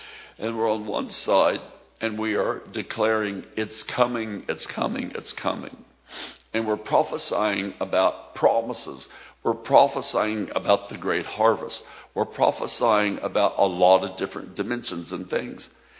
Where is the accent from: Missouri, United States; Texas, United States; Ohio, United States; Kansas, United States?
Missouri, United States; I mean, I'm from Missouri.